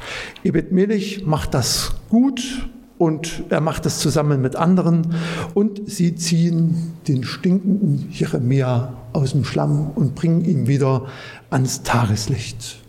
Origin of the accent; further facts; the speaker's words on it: Lossa, Germany; Ich bin auf dem Dorf groß geworden, das ist gar nicht so weit weg von hier in Lossa.